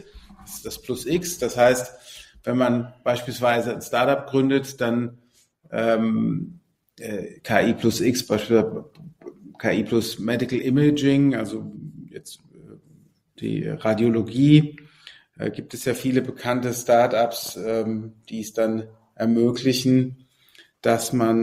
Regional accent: Worms, Rhineland-Palatinate, Germany; also born or lived in London; Also ursprünglich komme ich aus Worms am Rhein.

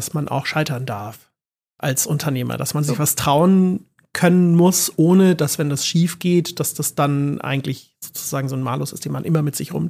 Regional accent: Baden-Württemberg, Germany; man hört es mir nicht mehr an, aber ich bin geborener Schwabe

